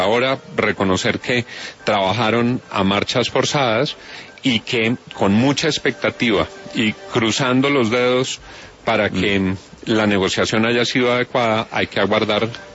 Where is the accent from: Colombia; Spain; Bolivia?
Colombia; como colombiano